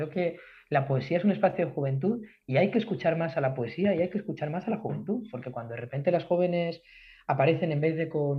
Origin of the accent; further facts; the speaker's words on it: Getafe, Community of Madrid, Spain; soy de Getafe, mis padres son de Orcasitas, mis abuelas son de Córdoba y de Ciudad Real